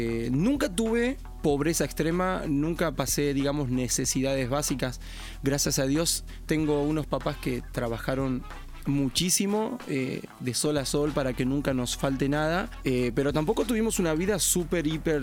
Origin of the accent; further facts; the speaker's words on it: La Plata, Buenos Aires Province, Argentina; desde chiquito, desde que crecí, nací en un barrio, en la ciudad de La Plata, soy de Buenos Aires, Argentina. Y a los alrededores de la ciudad de La Plata hay un barrio en donde crecí